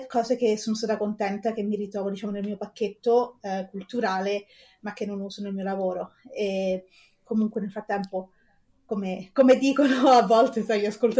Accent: Rome, Lazio, Italy; come detto, vengo da Roma, sono nata e cresciuta a Roma

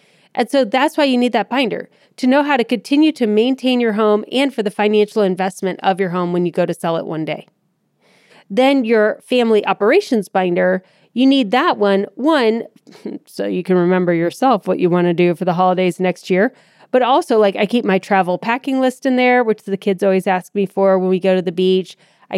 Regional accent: Akron, Ohio, United States; So I got a call the other day from someone in my hometown of Akron.

